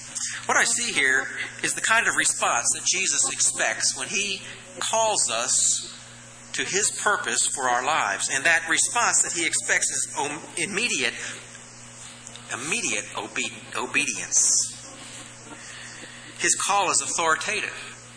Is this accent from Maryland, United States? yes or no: yes; Maryland, United States; And we'd get in the car and usually go down to the Potomac River. I was raised in Maryland.